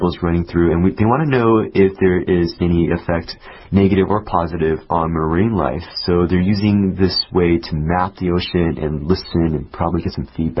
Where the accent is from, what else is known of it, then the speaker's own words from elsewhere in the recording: California, United States; so I'm from California, and people are always surprised, like, in the desert.